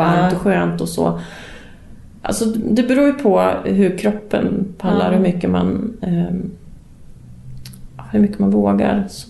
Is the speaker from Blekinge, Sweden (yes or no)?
no; Sala, Västmanland County, Sweden; moved away as an adult; now in Stockholm, Sweden; Nej, jag har bott i Stockholm jättelänge. Men jag är från Sala. Så jag är västmanlänning.